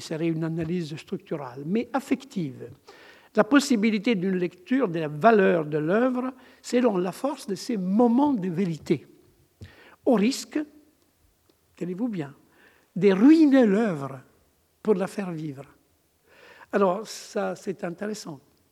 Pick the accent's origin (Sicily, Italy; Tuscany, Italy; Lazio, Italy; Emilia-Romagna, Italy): Emilia-Romagna, Italy; Rimini; French is a second language; je suis de Rimini